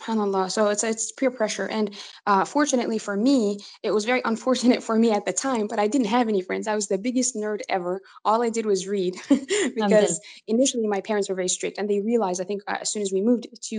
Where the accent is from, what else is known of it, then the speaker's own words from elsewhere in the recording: New Jersey, United States; and then we moved to the US and I grew up in New Jersey for the rest of my childhood.